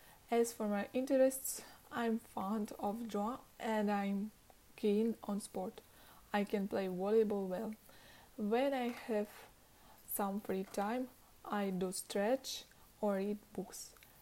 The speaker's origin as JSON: {"language": "English", "town": "Kostroma", "region": "Kostroma Oblast", "country": "Russia", "said": "I am 18 years old. I was born in 2002. I am from Kostroma. The city is located on the Volga River. I come from a small family. I live with my mother, my father."}